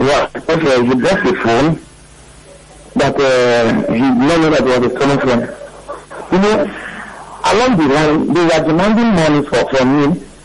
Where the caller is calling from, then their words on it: Chile; I'm calling from Chile.